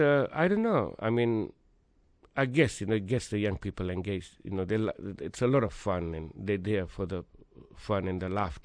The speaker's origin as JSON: {"language": "English", "region": "Gujarat", "country": "India", "said": "I mean, I'm a Gujarati from the Gujarat region of India."}